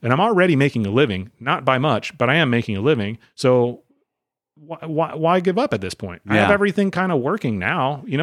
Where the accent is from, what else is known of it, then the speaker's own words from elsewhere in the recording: Wisconsin, United States; I want people to remember I'm from Wisconsin.